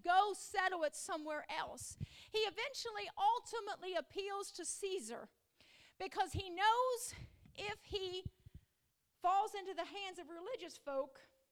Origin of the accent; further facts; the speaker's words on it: Appalachia, United States; accent: hillbilly; I know my hillbilly accent.